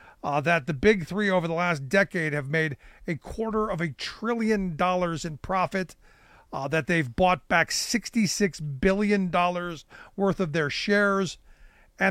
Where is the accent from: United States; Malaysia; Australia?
United States; Cleveland, Ohio; I grew up in Cleveland where you had a Ford and a Chevy plant, and I knew people who worked in those plants.